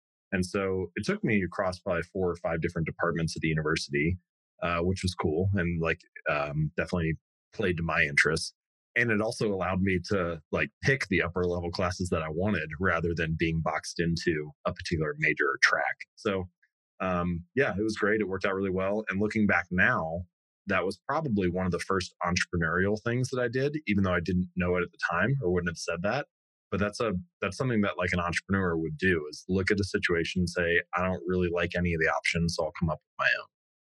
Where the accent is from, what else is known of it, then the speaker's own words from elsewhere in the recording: Hamilton, Ohio, United States; Well, I grew up in Hamilton, Ohio, which is a smallish town, just a little bit north of Cincinnati.